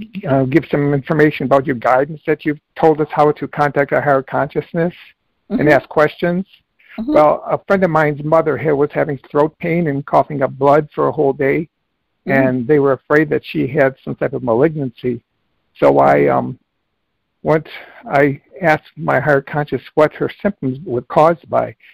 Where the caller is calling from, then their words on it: Birmingham, Michigan, United States; Okay, I'm calling from Birmingham, Michigan.